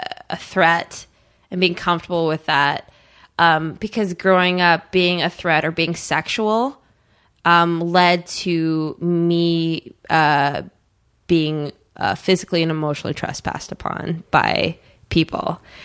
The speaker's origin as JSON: {"language": "English", "town": "Eagan", "region": "Minnesota", "country": "United States", "tie": "born or raised there", "said": "I grew up in Eagan, which is a suburb of St. Paul, so it's predominantly white in a, you know, a white state."}